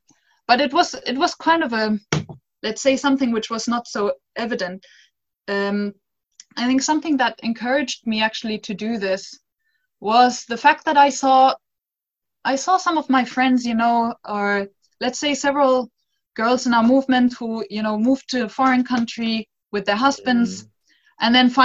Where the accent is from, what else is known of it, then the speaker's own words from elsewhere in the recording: Finland; English is a second language; I come from Finland.